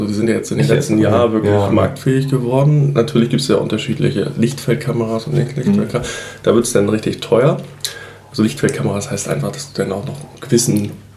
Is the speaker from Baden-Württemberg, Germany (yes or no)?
no; Hamburg, Germany; Ich bin aus Hamburg.